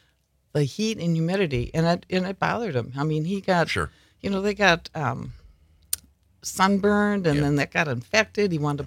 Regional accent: Wausau, Wisconsin, United States; So my dad, we're from Wausau, so my dad knew the publisher of the newspaper in Wausau

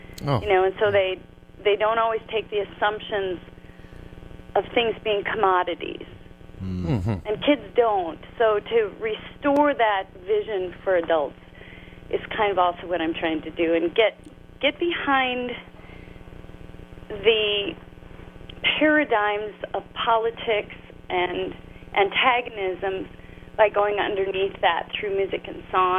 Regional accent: St. Cloud, Minnesota, United States; Okay. I grew up in St. Cloud, Minnesota, so I'm a Midwesterner to the heart

